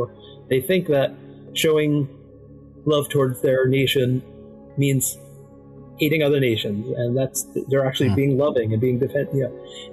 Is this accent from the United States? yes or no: yes; New York City, New York, United States; Yeah, I grew up in New York City.